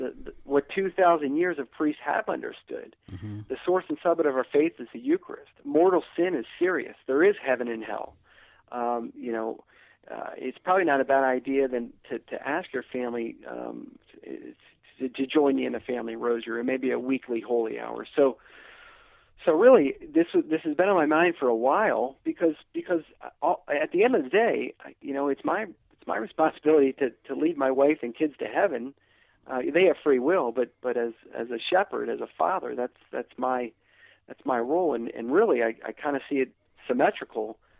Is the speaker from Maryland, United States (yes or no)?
yes; Maryland, United States; So as the years went on, and I moved back to Maryland, my hometown, and I'd sort of seen the same thing in my own diocese.